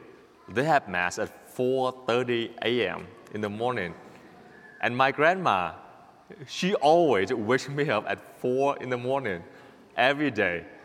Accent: Vietnam; moved away; I grew up in Vietnam. I came here 8 years ago, and I grew up really poor country, and I lived with my grandparents

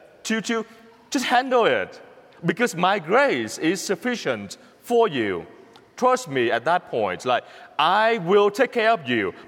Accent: Vietnam; English is a second language; moved away as an adult; now in United States; I came to the U.S. 7 years ago, and because I grew up poor in Vietnam, back to Vietnam. I was so poor, I grew up in a small hometown, a poor village in Vietnam. And then I came here 7 years ago

